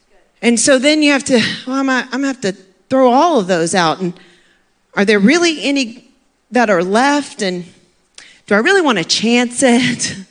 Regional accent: Maine, United States; and unlike some other people, I came from Maine.

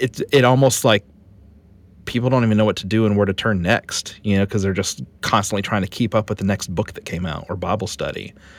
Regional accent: Arkansas, United States; I'm from Arkansas, yeah.

